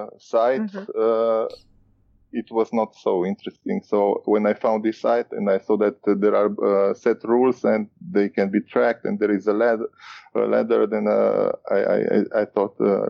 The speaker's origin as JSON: {"language": "English", "country": "Romania", "said": "I'm from Romania."}